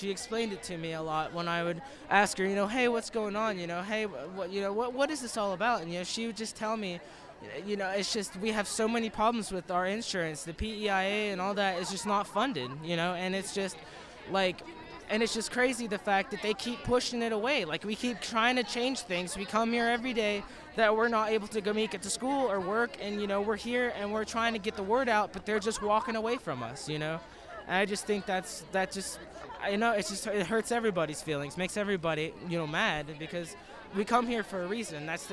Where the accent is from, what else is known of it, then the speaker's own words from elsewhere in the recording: Wayne County, United States; I go to Spring Valley High School, and I'm from Wayne County.